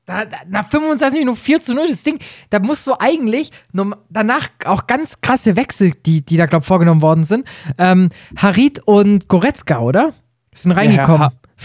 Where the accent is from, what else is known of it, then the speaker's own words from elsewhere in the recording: Stuttgart, Baden-Württemberg, Germany; und ich als Stuttgarter